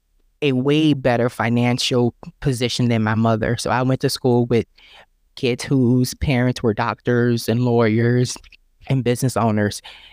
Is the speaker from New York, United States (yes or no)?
no; New Orleans, Louisiana, United States; So we were raised in the New Orleans housing development. It's called the B.W. Cooper or the Calio Project.